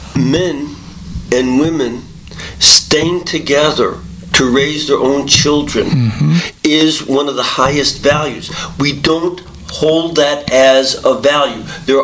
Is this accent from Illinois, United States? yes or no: yes; Chicago, Illinois, United States; Well, see, growing up in Chicago, you grow up as the hunted.